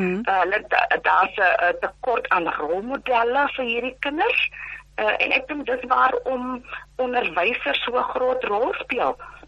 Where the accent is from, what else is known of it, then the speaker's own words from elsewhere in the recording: Worcester, Western Cape, South Africa; moved away as an adult; now in Pretoria, South Africa; Maar ek is gebore en getoe daar in Woester in die Boland.